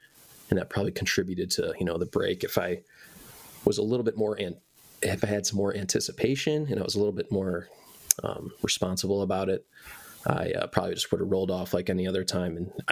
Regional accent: Arlington Heights, Illinois, United States; we were just longboarding through my hometown here, Arlington Heights, where I live.

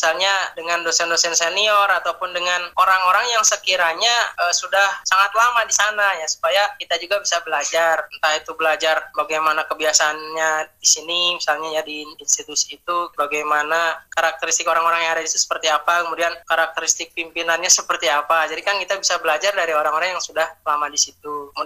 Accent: West Java, Indonesia; saya juga kan orang Jawa Barat ya. Kemudian saya kerja kan di lingkungan orang Jawa Tengah dan juga daerah istimewa Yogyakarta.

